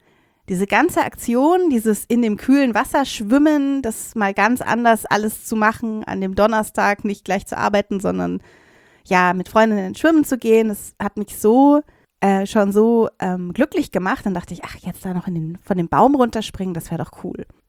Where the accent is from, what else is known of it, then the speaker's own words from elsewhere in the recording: Munich, Bavaria, Germany; Ich bin ja aus dem Westen von München hier